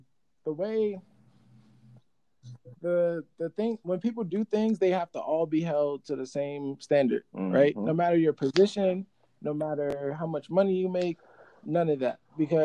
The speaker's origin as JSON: {"language": "English", "town": "Brooklyn", "region": "New York", "country": "United States", "tie": "born or raised there", "said": "And then I originally grew up in New York. Like, I grew up in Brooklyn."}